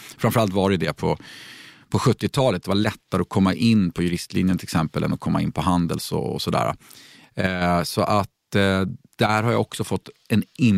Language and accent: Swedish; Stockholm, Stockholm County, Sweden; jag har nog svårt att säga något annat område i Stockholm som är mer blandat än vad Gröndal och Ekensberg där jag växte upp var.